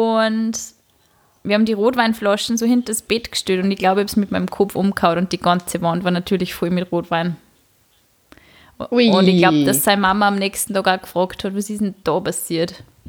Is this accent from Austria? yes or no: yes; Vienna, Austria; Als Wienerin